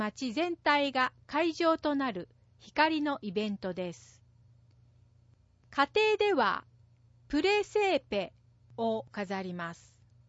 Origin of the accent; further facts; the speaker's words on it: Apulia, Italy; Japanese is a second language; 私の地元プーリア州では、ひまわりの種を砕いて生地に練り込んだ丸いパン、タラッロを買いに行きます。